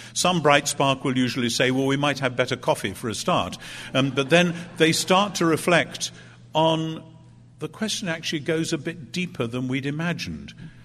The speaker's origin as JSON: {"language": "English", "country": "United Kingdom", "said": "for me as a Brit to comment on colonialists who have anti-tax riots"}